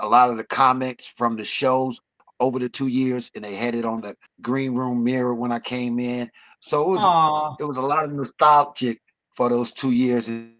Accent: Chicago, Illinois, United States; I'm from Chicago and I have a show on the strip in Vegas.

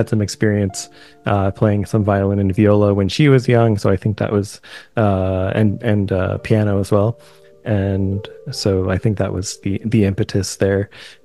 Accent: Toronto, Ontario, Canada; also born or lived in Montreal; now in Halifax, Canada; And I'm originally from Toronto. So I guess you could say I'm learning to call Nova Scotia home and Halifax home.

